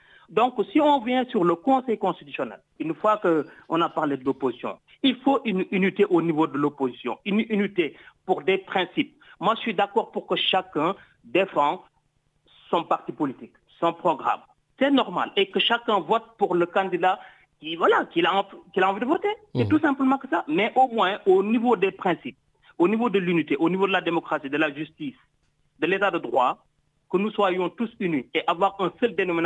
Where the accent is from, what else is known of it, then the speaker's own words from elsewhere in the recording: Senegal; moi je viens du Sénégal là-même, j'étais au Sénégal.